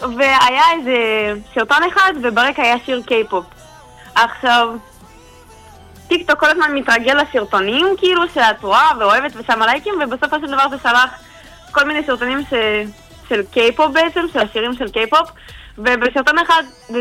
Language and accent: Hebrew; Rishon LeZion, Central District, Israel; ובעצם כולנו מראשון לציון